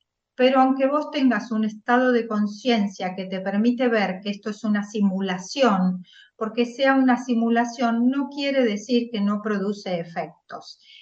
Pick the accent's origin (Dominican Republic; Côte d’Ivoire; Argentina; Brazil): Argentina; A mí, como argentina.